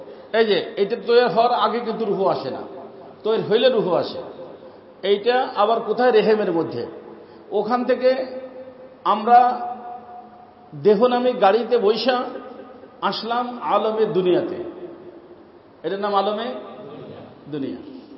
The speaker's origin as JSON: {"language": "Bangla", "town": "Bikrampur", "region": "Dhaka Division", "country": "Bangladesh", "said": "বাড়ি কোথায়? বিক্রমপুর। সেই জন্য ওয়ারি থাকা সত্য, জন্ম হওয়া সত্য বিক্রমপুরের মানুষ আমরা"}